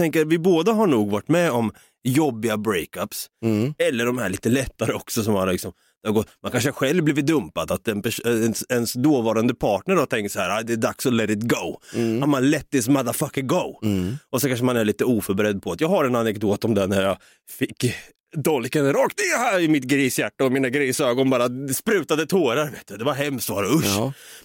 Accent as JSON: {"language": "Swedish", "country": "Sweden", "said": "jag tror vi är så jävla svenska när man går igenom ett breakup och så har man ingenstans att bo. Vi är så svenskar"}